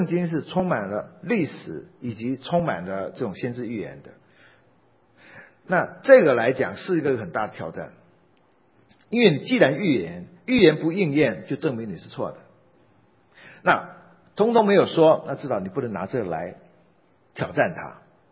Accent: China; 我们中国人都很相信算命的。

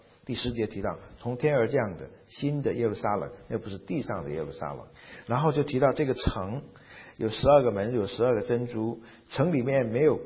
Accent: China; 我们中国人

